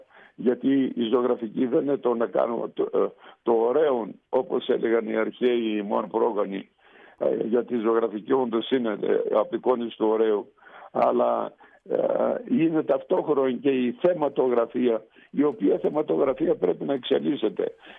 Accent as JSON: {"language": "Greek", "town": "Alexandroupoli", "region": "East Macedonia and Thrace", "country": "Greece", "said": "Βεβαίως, με μεγάλη μου τιμή είναι το ότι κατάγομαι από την Αλεξανδρούπολη"}